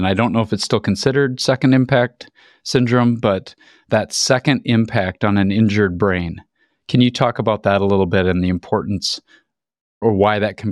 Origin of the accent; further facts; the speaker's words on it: Iowa, United States; but I knew him growing up in Iowa.